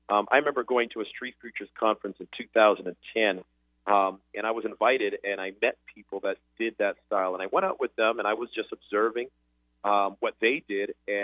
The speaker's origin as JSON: {"language": "English", "country": "Canada", "said": "I'm from Canada, and my hope is to do this in every city in as much as I can."}